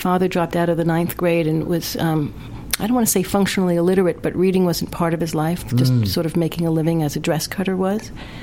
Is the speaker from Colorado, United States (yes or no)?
no; New York, United States; I didn't know that development executives existed when I was a little kid, especially growing up in New York.